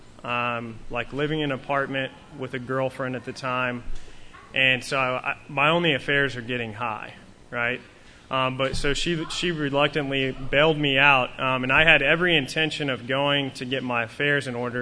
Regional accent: Odessa, Texas, United States; You know, I'm from Odessa, Texas, so all we really have there is football, oil, and drugs and alcohol.

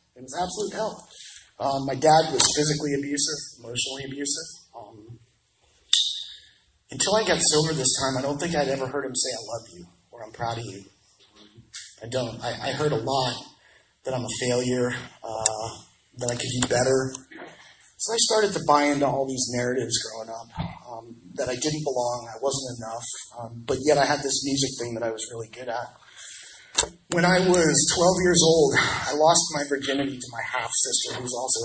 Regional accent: Prince Edward Island, Canada; born there; I was born in Prince Edward Island, Canada.

